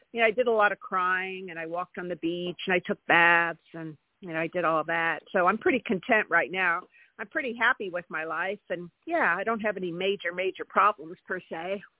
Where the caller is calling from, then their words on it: California, United States; California.